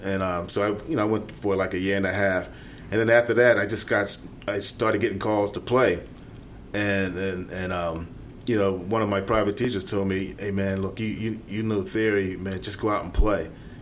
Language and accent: English; Philadelphia, Pennsylvania, United States; Yeah, I grew up in Philadelphia, and you know, my father, he was quite the handyman.